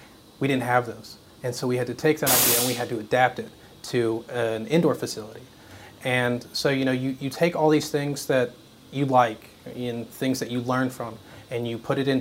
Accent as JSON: {"language": "English", "town": "Johnson City", "region": "Tennessee", "country": "United States", "said": "Yeah, so since I am from Johnson City, there was ETSU and Milligan out there."}